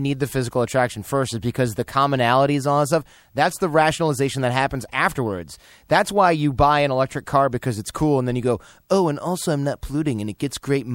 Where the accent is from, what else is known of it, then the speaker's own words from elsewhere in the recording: Michigan, United States; I'm from Michigan